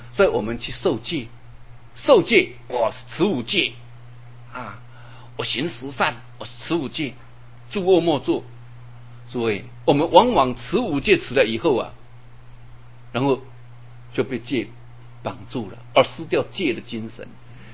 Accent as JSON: {"language": "Chinese", "country": "China", "said": "所以我们人都有这种嫉妒障碍，尤其我们中国人这个习气是最强的"}